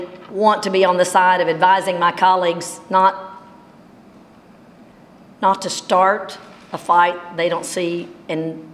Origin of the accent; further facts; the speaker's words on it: Mississippi Delta, United States; I grew up in the Delta where if you were Republican, you weren't ever going to win, it didn't seem.